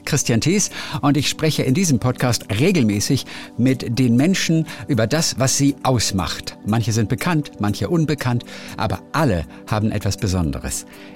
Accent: Northern Germany, Germany; Ich komme ja auch aus dem Norden.

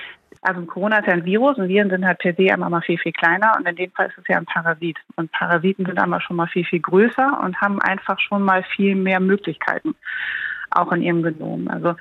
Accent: Germany; aber zum Beispiel jetzt für uns als Deutsche zum Reisen ist das total sinnbefreit.

